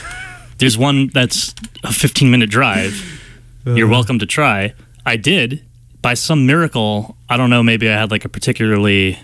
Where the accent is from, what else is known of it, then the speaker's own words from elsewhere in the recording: New Jersey, United States; Because where I grew up in New Jersey, it was definitely the DMV.